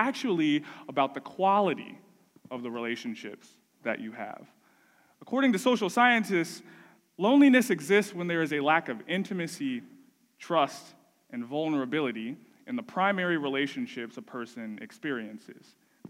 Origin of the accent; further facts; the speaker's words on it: Gainesville, Florida, United States; I was from the South. I was from Gainesville, Florida.